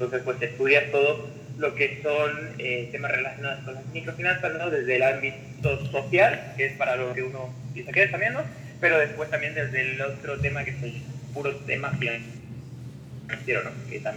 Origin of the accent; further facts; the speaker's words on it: Spain; como verás por el acento, soy de España. Lo que pasa que mi madre pues es guatemalteca, ¿no? Ya se marchó a España hace unos 40 años